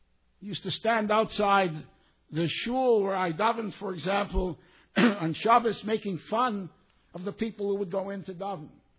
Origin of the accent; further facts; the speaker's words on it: Toronto, Ontario, Canada; When I was a boy growing up in Toronto, Toronto was not that large a city, Jewishly.